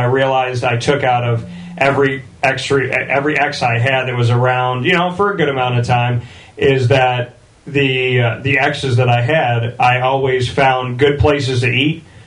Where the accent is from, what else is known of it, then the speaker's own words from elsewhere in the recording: Syracuse, New York, United States; I somehow went to Scranton, Syracuse, Orlando, Syracuse. So I seem to keep bouncing back to my hometown.